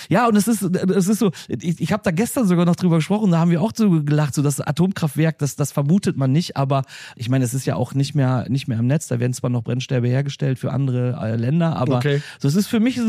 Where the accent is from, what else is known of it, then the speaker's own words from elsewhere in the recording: Schepsdorf, Lower Saxony, Germany; Schepsdorf, meine Heimat, ist halt wirklich so ein ganz, ganz kleiner Ort. Wir haben knapp über 2.000 Einwohner